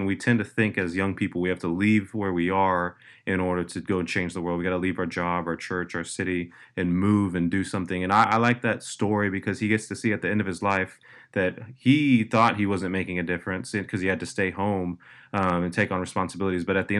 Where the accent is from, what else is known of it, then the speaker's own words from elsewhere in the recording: Dallas, Texas, United States; I mean, I'm from Dallas, Texas. I love that city. I used to want to move, but now I've really committed, planted roots.